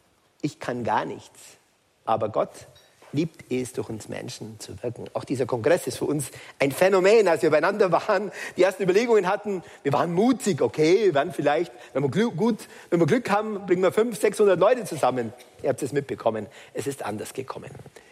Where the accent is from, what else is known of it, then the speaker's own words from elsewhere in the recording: Baden-Württemberg, Germany; Ich bin ein Schwabe, wie Pater Buchob vor mir.